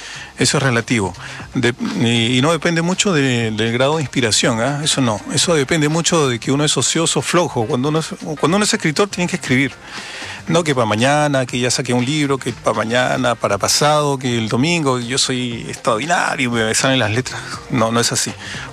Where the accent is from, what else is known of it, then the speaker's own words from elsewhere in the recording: Niebla, Los Ríos, Chile; Yo soy de la costa, yo soy de Niebla